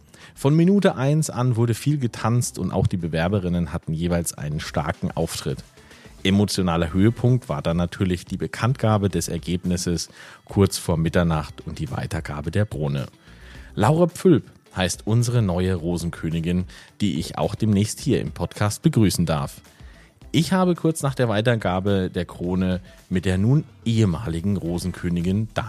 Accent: Berlin, Germany; born there; Ich selbst bin gebürtiger Berliner

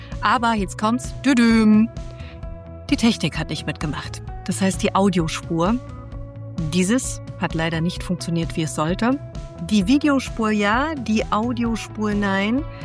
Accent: Luxembourg; also born or lived in Düsseldorf; Und bin in Luxemburg aufgewachsen

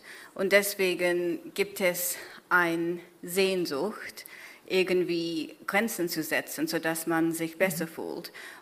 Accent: Kenya; German is a second language; Ich habe ein Essay über Neokolonialismus in Kenia geschrieben, wo ich aufgewachsen bin

